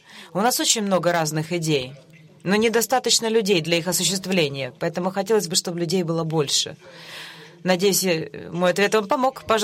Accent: Mexico; Russian is a second language; я из Мексики.

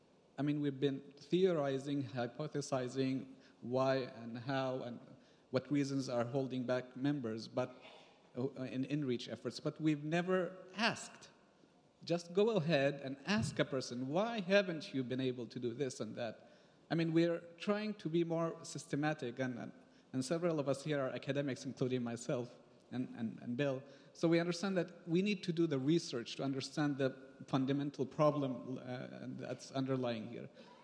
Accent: Yemen; And I come from Yemen, a country that's been suffering a lot recently

